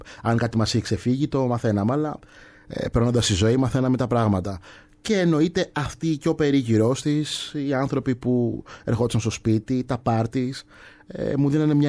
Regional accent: Athens, Attica, Greece; έχω γεννηθεί εδώ, ξέρω τα ήθη και τα έθιμα, είμαι Έλληνας, έχω αφρικανική καταγωγή. Και αυτά συνυπάρχουν, είναι μαζί. Δεν θα μπορούσα να διαλέξω κάτι, να πω ότι κάτι είμαι πιο πολύ από κάτι άλλο. Εννοείται πως είμαι πιο πολύ αμπελοκυπιώτης

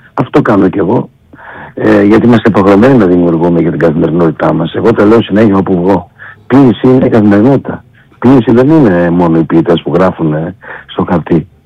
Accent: Greece; Είμαι ένας άνθρωπος που αισθάνομαι και Μακεδόνας, γιατί είμαι Έλληνας

